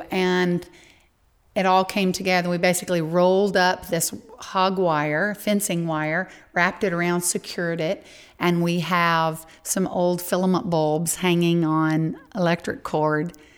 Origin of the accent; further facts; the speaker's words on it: Georgia, United States; I hail from Northwest Georgia